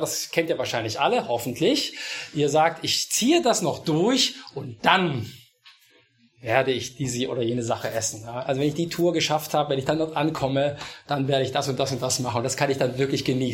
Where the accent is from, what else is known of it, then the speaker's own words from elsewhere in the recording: Osnabrück, Lower Saxony, Germany; ich komme aus Osnabrück.